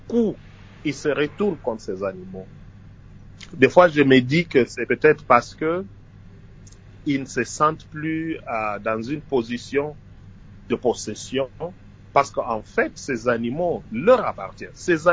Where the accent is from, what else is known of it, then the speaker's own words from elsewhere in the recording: DR Congo; nous tous, en tant que Congolais et Africains en général, nous avons ce qu'on appelle des totems.